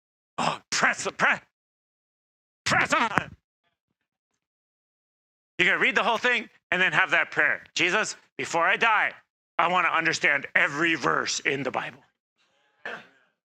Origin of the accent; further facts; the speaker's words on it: United States; I don't know, I'm an American, you know.